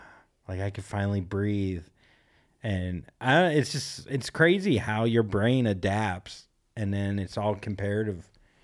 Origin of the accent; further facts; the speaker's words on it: Vero Beach, Florida, United States; also born or lived in New York; growing up where I grew up in Vero Beach, Florida, or like Stewart, whatever, Treasure Coast area of Florida